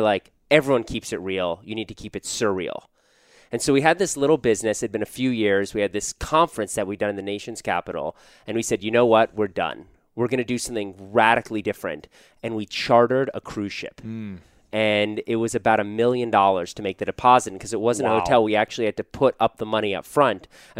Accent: Washington, District of Columbia, United States; Well, I grew up in Washington, D.C., and I just thought it was so different.

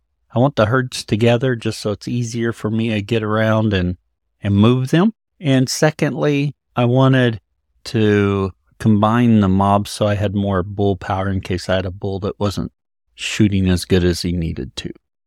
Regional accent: Oklahoma, United States; I'm from Northeast Oklahoma, so land areas here are a little bit smaller than your area.

